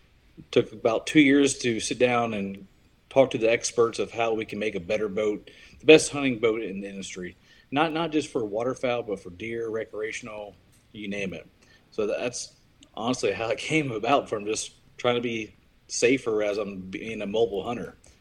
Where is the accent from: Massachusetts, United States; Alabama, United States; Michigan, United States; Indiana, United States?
Indiana, United States; I'm from Southwest Indiana, and I'm a big deer hunter.